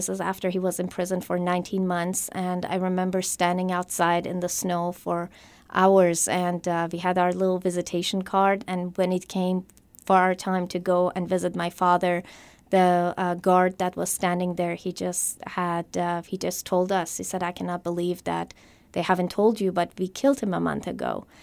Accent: Germany; now in United States; So I grew up in Germany and went through junior high and high school there before I moved to the United States.

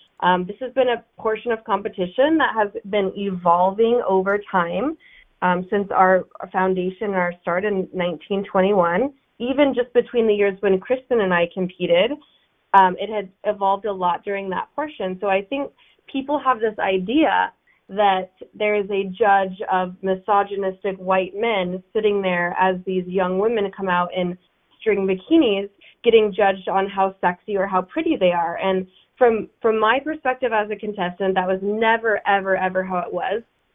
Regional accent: Seattle, Washington, United States; I grew up in the Seattle area in under the poverty line.

